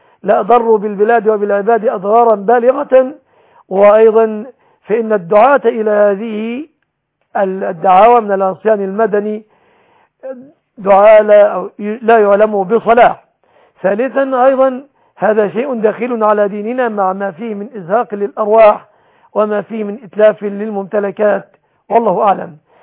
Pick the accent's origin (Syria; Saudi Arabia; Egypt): Egypt; بلادنا مصر